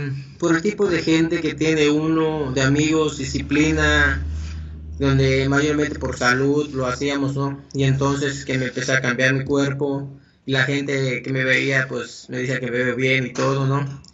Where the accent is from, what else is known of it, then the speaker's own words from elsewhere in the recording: Chetumal, Quintana Roo, Mexico; born there; Nací en la ciudad de Chetumal, Quintana Roo, de la República Mexicana del Sur.